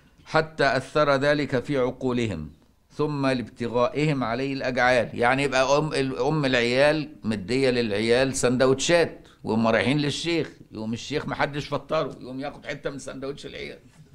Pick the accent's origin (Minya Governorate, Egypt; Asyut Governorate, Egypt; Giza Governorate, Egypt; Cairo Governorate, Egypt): Cairo Governorate, Egypt; Cairo; انا ما نشاتش في الارياف، اتولدت في القاهره وطول عمري عايش في القاهره، لكن ابويا نشا في الارياف في بلد في المنوفيه